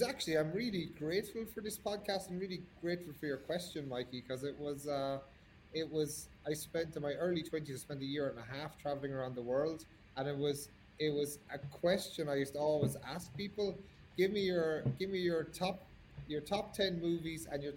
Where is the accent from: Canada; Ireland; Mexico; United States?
Ireland; I think there's a number of things, I suppose, even being Irish to an extent